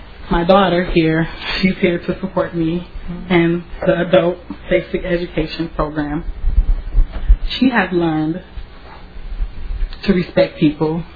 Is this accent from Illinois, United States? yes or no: yes; Chicago, Illinois, United States; I have a big family. I'm originally from Chicago.